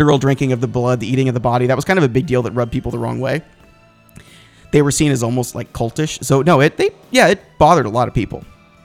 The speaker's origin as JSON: {"language": "English", "country": "Ireland", "said": "the filthy Irish Catholic, I can say that because I am Irish."}